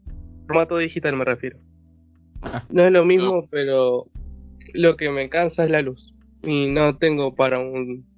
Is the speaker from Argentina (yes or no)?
yes; Argentina; Por favor, soy argentino.